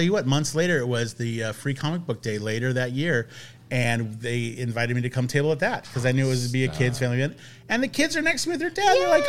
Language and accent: English; Redding, California, United States; I know, I grew up in Redding, California, where all there is sun, rocks, and lizards doing push-ups on those rocks because it's so hot.